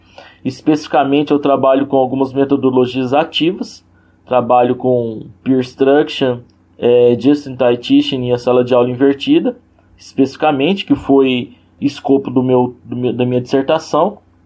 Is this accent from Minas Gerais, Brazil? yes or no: yes; Uberlândia, Minas Gerais, Brazil; né? Sou daqui de Uberlândia, Minas Gerais.